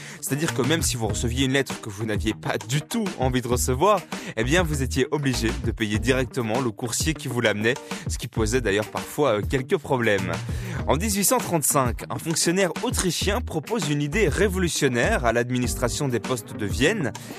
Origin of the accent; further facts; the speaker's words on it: Belgium; Et vers 1845, c'est chez nous, en Belgique, que le timbre-poste arrive